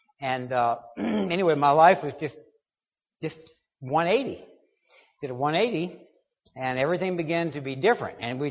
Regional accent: Baton Rouge, Louisiana, United States; I was raised in Baton Rouge, which in the 50s and even in the 60s was probably much more heavily Roman Catholic than it is today.

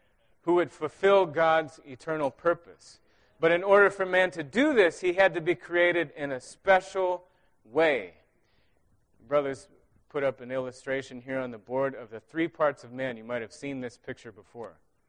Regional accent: Madison, Wisconsin, United States; I'm from Madison, Wisconsin, and I also am happy to be here with you.

